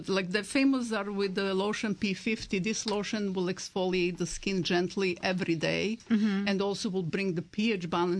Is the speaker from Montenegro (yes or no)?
yes; Montenegro; From former Yugoslavia, Montenegro.